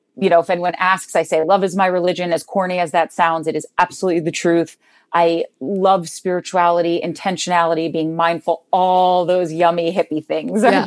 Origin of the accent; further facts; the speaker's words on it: New Jersey, United States; I always tell people that I'm from New Jersey and I love New Jersey. I'm a proud Jersey girl